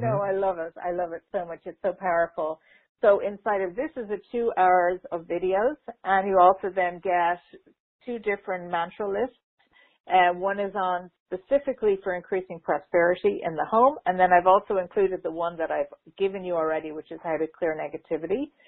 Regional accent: Ireland; because I know I have a lot of my tribe are in Europe as well, because I'm from Ireland.

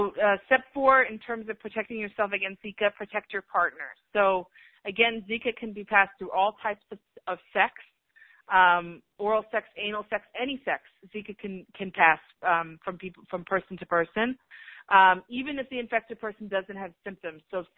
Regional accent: South Africa; born there; I was born in South Africa, and my dad is a physician who trained in South Africa.

